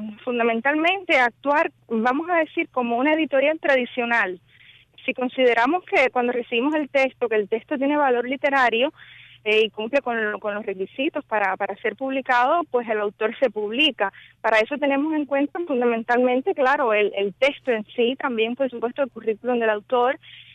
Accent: Havana, Cuba; De Ciudad Habana, de Playa.

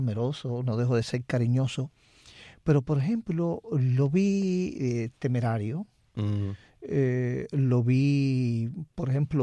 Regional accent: Pilotos, Pinar del Río, Cuba; born there; Bueno, yo nací en Pilotos, Pinar del Río, uh-huh, un pueblito de campo.

